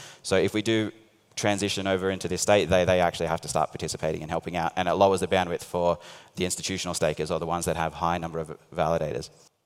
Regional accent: Australia; So I'm Australian, and I can see a few Australians in the audience.

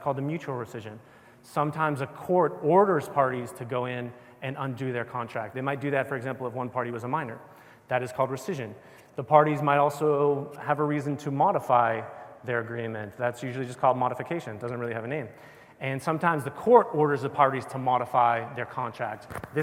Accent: New York, United States; Okay, so I'm a New Yorker

